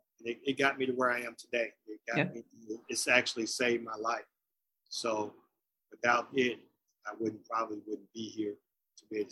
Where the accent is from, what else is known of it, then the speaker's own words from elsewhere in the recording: Birmingham, Alabama, United States; I was raised in Birmingham, Alabama, in the. A lot of people probably don't think this, but we have a lot of projects in Birmingham, Alabama.